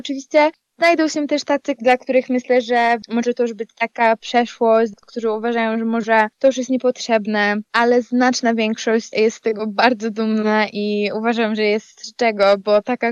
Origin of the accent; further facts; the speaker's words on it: England, United Kingdom; I no ja sama jako Angielka naprawdę przyznaję, że jestem dumna z tego.